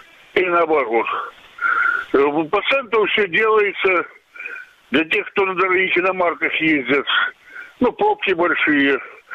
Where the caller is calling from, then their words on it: Sevastopol, Ukraine; Я из Севастополя как раз вот звоню.